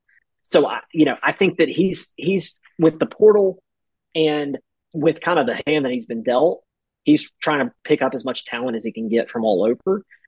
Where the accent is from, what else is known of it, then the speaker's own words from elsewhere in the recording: Monroe, Louisiana, United States; actually my hometown of Monroe, Louisiana